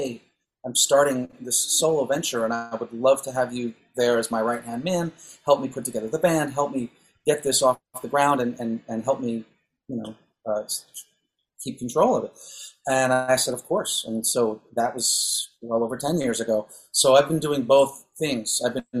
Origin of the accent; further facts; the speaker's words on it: New York, United States; also born or lived in Bronx; I think I'm definitely a New Yorker. I mean, I was born in the Bronx at Albert Einstein Hospital, and I was raised in Westchester, which is just north of New York City, a suburb, if you will.